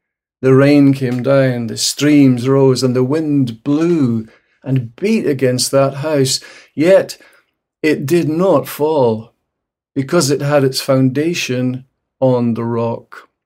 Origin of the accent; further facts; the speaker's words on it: Scotland, United Kingdom; And as a Scotsman, I really appreciate that.